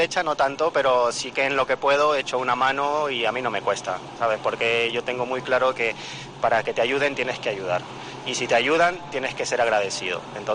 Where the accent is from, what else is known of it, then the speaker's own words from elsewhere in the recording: Peru; now in Soria, Spain; Yo vengo de Perú.